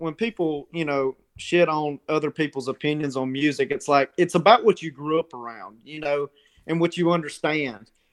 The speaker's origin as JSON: {"language": "English", "region": "the South", "country": "United States", "tie": "born or raised there", "said": "I grew up in the South and, you know, on a farm and stuff and in the country."}